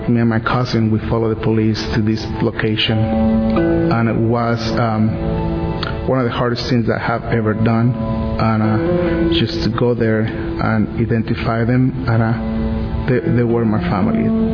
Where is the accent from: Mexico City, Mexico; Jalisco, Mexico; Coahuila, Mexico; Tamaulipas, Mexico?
Mexico City, Mexico; English is a second language; As you can hear, I have an accent. I'm from Mexico City.